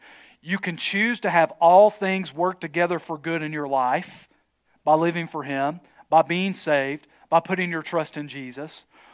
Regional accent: Bible Belt, United States; It's like we're growing up in the Bible Belt here, and everybody says they're a Christian down here.

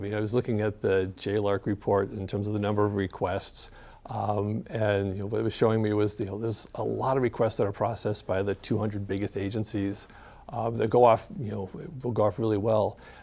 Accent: Seattle, Washington, United States; Well, you know, I grew up here in Northwest. North Seattle is where, you know, I call home originally.

